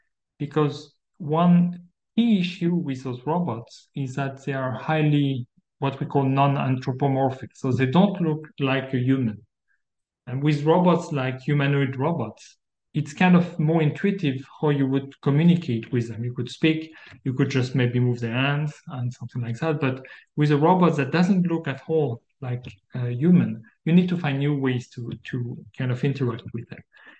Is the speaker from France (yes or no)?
yes; Auvergne-Rhône-Alpes, France; I'm so old right now. I was born in France. I spent most of my youth there. I mean, for my childhood there, in a city that is very close to the border with Switzerland and with Geneva in particular.